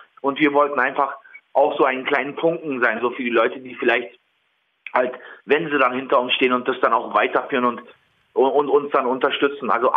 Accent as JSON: {"language": "German", "region": "Berlin", "country": "Germany", "tie": "born there", "said": "ich kenne meine Roots, ich weiß, wo ich herkomme. Ich bin ein gebürtiger Berliner Türke sozusagen"}